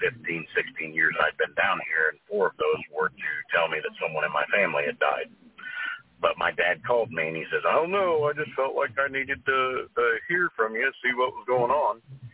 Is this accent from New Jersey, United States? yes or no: no; Columbus, Ohio, United States; From that point, we moved to Ohio, to my hometown, because I was the breadwinner.